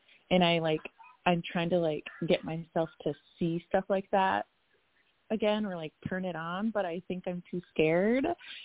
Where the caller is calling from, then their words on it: Minnesota, United States; Yeah, so I'm calling from Minnesota